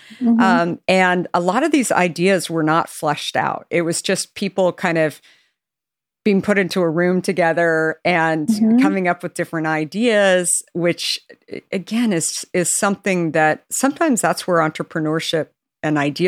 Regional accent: New York, United States; when I moved to Silicon Valley, I came from New York.

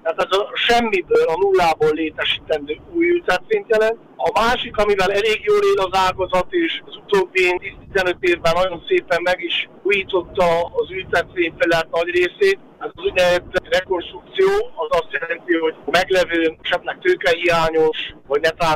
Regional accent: Balatonboglár, Somogy, Hungary; born there; Nem újdonság, mert én ugye Bogláron születtem, és visszaemlékszem gyerekként, a 70-es években

